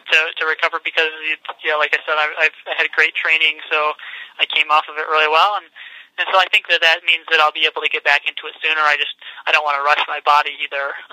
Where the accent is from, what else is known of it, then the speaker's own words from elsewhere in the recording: Grand Rapids, Michigan, United States; You know, I'm from Grand Rapids, Michigan